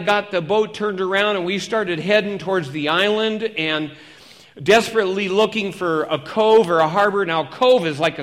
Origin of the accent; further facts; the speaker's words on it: Seattle, Washington, United States; I know just what those disciples are feeling because I'm from Seattle, Washington, you know, or at least the Seattle area, and my dad and I boated from the time I was probably late grade school or early middle school.